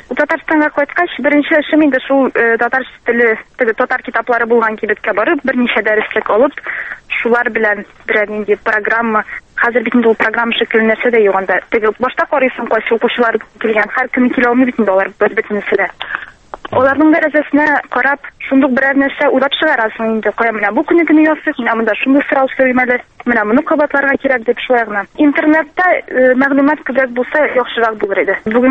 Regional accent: Shemordan, Tatarstan, Russia; Мин Сабар районының Шәмәрдән бистәсеннән.

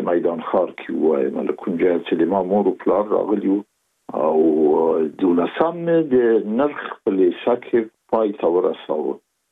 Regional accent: Kabul, Afghanistan; زه زېږېدلی په کابل کې یم. د کابل په چارګي کې ګزارګاه پله ته ورڅېرمه، او کلی د شکلا خان کلا. هلته زه زېږېدلی یم، خو یو درې یا څلور کاله وروسته زما کورنۍ بیا د مراد خان ته کډه شوې ده، چې هلته د پدري کلا ده.

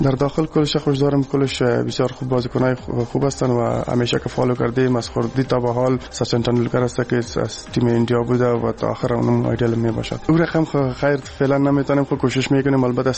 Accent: Afghanistan; بعد از افغانستان آمدیم و در افغانستان در ملک خود کرکت شروع کردیم.

